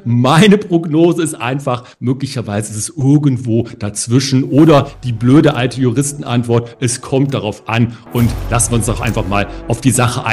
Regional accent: Cologne, North Rhine-Westphalia, Germany; Ich bin ja in Köln geboren, zur Schule gegangen, Abitur gemacht.

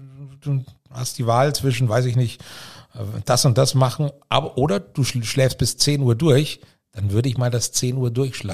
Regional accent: Rehau, Bavaria, Germany; born there; also born or lived in Nuremberg / Fürth; bin ich da in Rehau geboren. Also in der Klinik in Rehau war, bin ich da geboren. Und aber dann auch schon nach fünf Tagen war meine Oberfrankenzeit dann auch schon wieder erledigt.

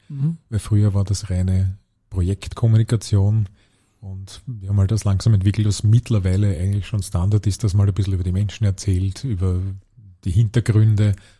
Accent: Vienna, Austria; ich bin gebürtiger Floridsdorf, ich glaube, ich bin mit 12 Jahren zum ersten Mal aus dem Bezirk rausgekommen

